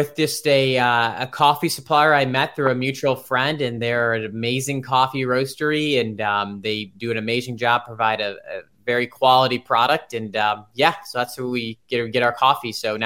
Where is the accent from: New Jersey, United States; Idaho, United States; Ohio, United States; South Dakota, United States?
Ohio, United States; Cleveland; moved away as an adult; It's funny, I'm from Cleveland originally, Ohio. Similar, 20 nice days a year, few and far between.